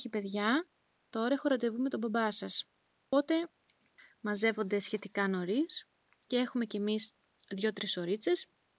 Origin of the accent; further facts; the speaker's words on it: Livadeia, Central Greece, Greece; που λένε και στο χωριό μου στη Λιβαδιά